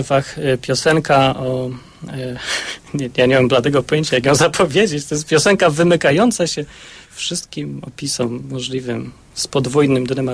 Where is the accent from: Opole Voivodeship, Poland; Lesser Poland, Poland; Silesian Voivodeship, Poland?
Lesser Poland, Poland; Kraków; now in Warsaw, Poland; jestem z Krakowa, ale teraz mieszkam w Warszawie